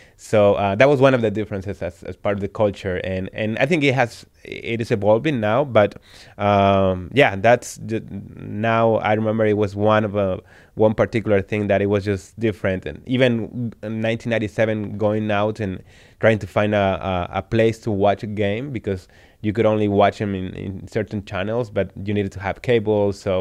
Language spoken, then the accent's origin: English; Puebla, Mexico; So I'm originally from Mexico, Puebla, Mexico. That's very close to Mexico City. And I grew up playing football or soccer since I was a child.